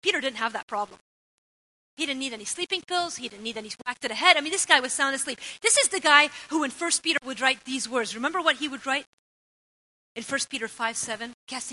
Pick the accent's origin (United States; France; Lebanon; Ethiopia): Lebanon; Beirut, Beirut Governorate; moved away; I remember moments growing up in Lebanon where we prayed a lot.